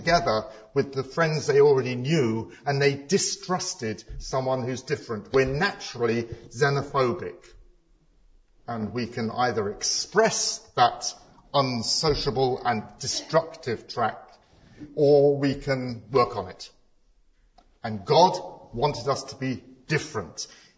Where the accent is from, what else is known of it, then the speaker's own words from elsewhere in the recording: United Kingdom; born there; My father was born in Hong Kong. I was born here. I'm British.